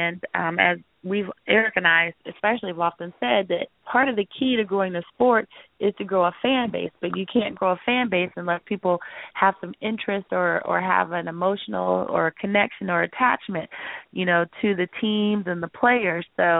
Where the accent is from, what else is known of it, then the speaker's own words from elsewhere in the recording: United States; yes, I'm American, yay, proud Team USA